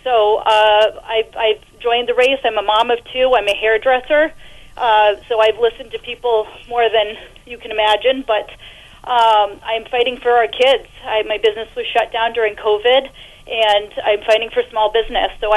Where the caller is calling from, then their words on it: Maine, United States; I'm running for state senate, and I'm in District 35 in southern Maine. I'm holding down the border. I'm in York, Kittery, Elliott, Agunquit, and South Berwick.